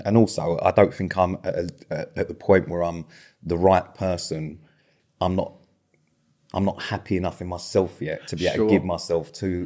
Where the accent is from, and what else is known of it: London, United Kingdom